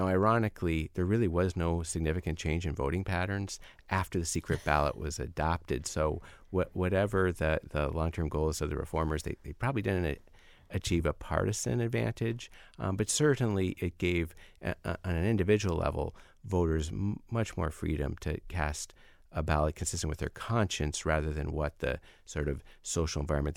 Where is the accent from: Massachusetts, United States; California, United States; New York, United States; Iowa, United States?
Iowa, United States; I'm from Iowa. I'm a visiting professor at Ohio State this fall, but I'm originally from Iowa.